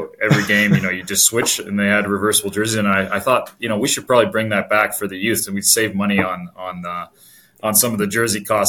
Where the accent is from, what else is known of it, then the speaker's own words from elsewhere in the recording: Saskatchewan, Canada; So I'm from Saskatchewan